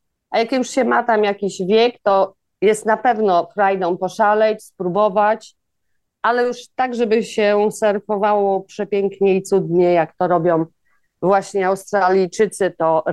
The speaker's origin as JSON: {"language": "Polish", "town": "Koszalin", "region": "West Pomeranian Voivodeship", "country": "Poland", "moved": "yes", "lives_now": "Sri Lanka", "said": "dlatego, że jesteśmy z Koszalina, to chcieliśmy troszkę bliżej mieszkać wody niż w Koszalinie mieszkaliśmy"}